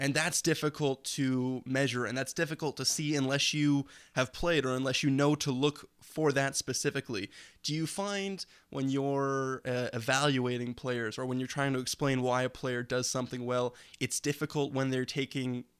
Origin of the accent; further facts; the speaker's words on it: Ottawa, Ontario, Canada; growing up in Ottawa, I'm a Senators fan.